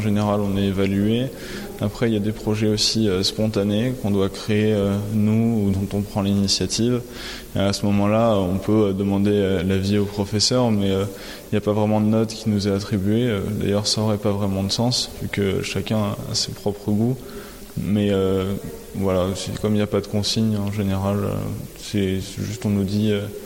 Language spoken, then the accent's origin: French; Gap, Provence-Alpes-Côte d'Azur, France; Non, moi, je suis de Gap. Il n'y a pas grand-chose à dire sur Gap.